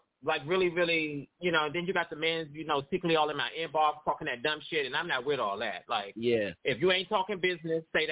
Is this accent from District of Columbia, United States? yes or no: yes; Washington, District of Columbia, United States; Okay, well, I'm from Washington, D.C., and my business been in for like 3 years.